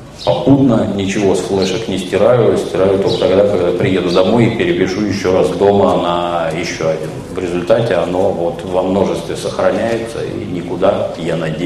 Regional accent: Saint Petersburg, Russia; Например, в родном городе Санкт-Петербурге это целая отрасль, воровство фотооборудования у туристов.

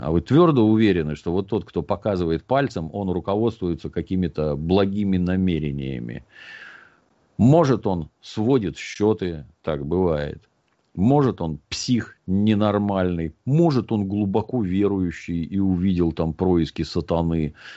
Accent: Saint Petersburg, Russia; Все происходило в родном городе Санкт-Петербурге.

